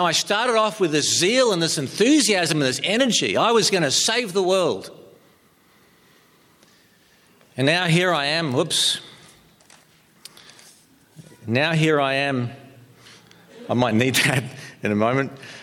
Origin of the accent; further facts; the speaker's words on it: New Zealand; I grew up in New Zealand, and people say to me, yeah, growing up in New Zealand, you should be used to the cold.